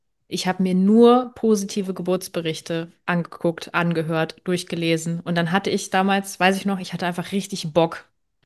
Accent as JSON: {"language": "German", "town": "Koblenz", "region": "Rhineland-Palatinate", "country": "Germany", "said": "ich komme ja aus Koblenz, das ist auch hier, glaube ich, überregional bekannt."}